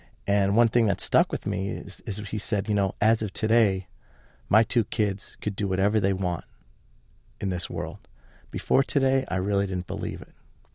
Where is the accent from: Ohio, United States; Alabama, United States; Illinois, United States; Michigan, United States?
Illinois, United States; Chicago; So I was raised Catholic in Chicago, which is so diverse.